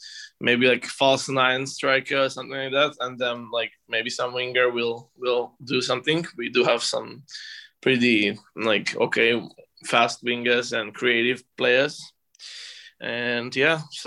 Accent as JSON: {"language": "English", "region": "West Slovakia", "country": "Slovakia", "second_language": "English", "said": "I'm from West, so I'm from Bioslovakia."}